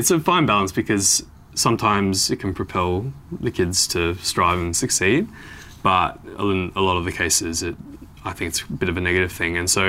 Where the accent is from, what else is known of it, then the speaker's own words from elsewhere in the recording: Melbourne, Victoria, Australia; also born or lived in New South Wales; So I feel like I'm from Melbourne, essentially, because I was still young enough when I came here.